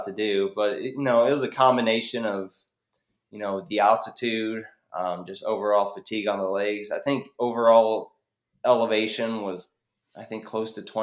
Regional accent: Kansas, United States; I'm from Kansas. I can't do this.

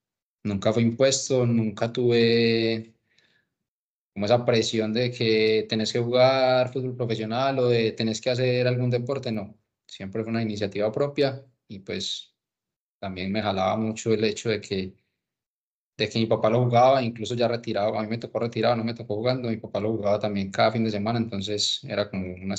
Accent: Medellín, Antioquia, Colombia; born there; Nací en Medellín, 3 de octubre del 91.

